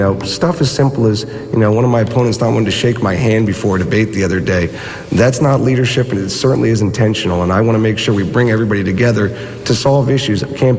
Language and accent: English; St. Petersburg, Florida, United States; born and raised in St. Pete.